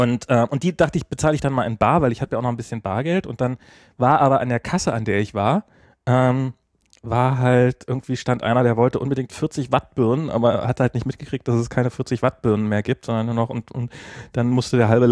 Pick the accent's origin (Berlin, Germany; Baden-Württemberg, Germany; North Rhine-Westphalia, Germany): Berlin, Germany; Als Berliner ist das schon echt anstrengend.